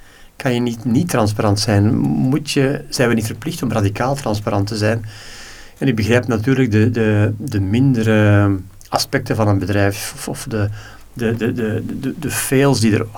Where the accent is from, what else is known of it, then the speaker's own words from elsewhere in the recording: Flanders, Belgium; Vlaamse aard, onze dicht bij de mensen staan.